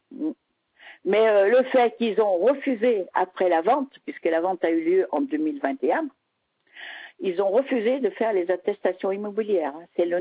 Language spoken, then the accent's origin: French; Marsac, Nouvelle-Aquitaine, France; Je suis de la Creuse.